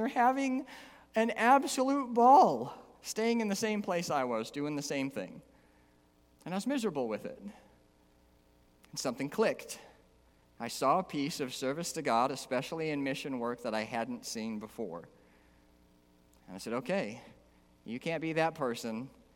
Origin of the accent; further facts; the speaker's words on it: Detroit, Michigan, United States; I grew up in Detroit, by the way, so this story will be a little funnier if you know that piece.